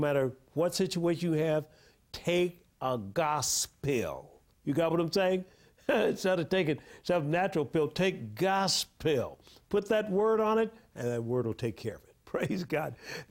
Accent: Tuskegee, Alabama, United States; When I was a little kid growing up in Tuskegee, Alabama, oh, I went to church all right.

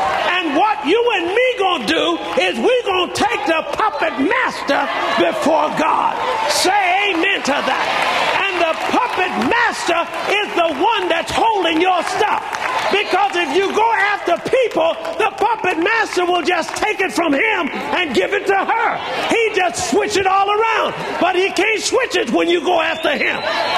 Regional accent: Alabama, United States; I was brought up in Alabama. When I was brought up, you could not swim in the swimming pool that the whites swim in my town. You could not go to their school.

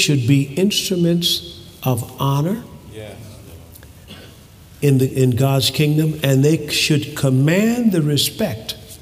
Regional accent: Tuskegee, Alabama, United States; Here I was raised in Tuskegee, Alabama

